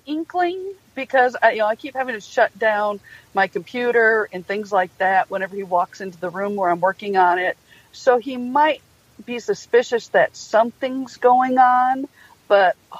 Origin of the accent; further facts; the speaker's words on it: Michigan, United States; Exactly, because I grew up in Michigan, and we would travel to Oklahoma and Texas by train.